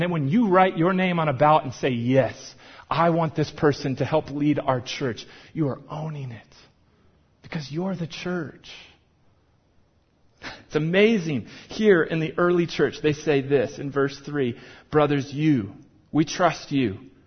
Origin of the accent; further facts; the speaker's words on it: Minnesota, United States; now in Colorado, United States; And I'm from Minnesota, and we like the Vikings, but like if you miss the game, it's okay. It is wrong to miss a Broncos game here.